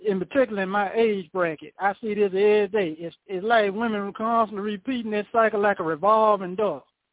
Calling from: Arkansas, United States; Good evening, kid. … all the way from Arkansas.

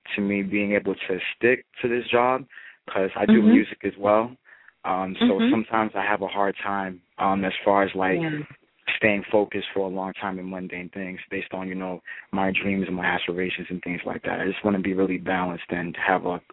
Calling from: Brockton, Massachusetts, United States; I'm calling from Brockton, Massachusetts.

